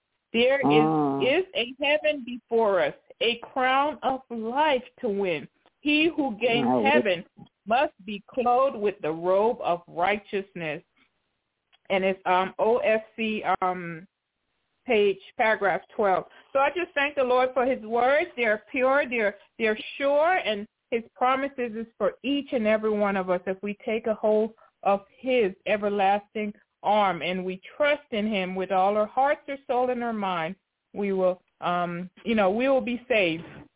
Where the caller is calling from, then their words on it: Tennessee, United States; I'm calling from Tennessee.